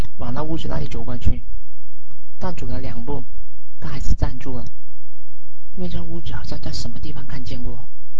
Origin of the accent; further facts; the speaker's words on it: South China, China; Chinese is a second language; 我的国语不太好，你们听了不要笑就是了。我是南方人嘛，没办法。